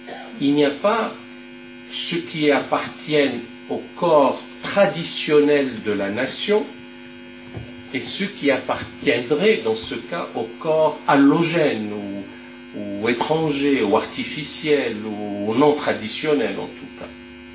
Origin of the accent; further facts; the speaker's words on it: France; et chez nous, en France